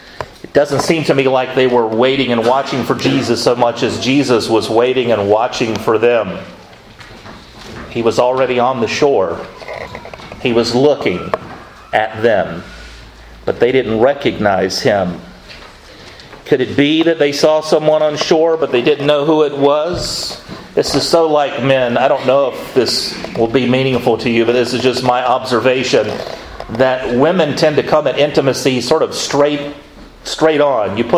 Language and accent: English; Florida, United States; And I grew up in Florida and there's lots of water around.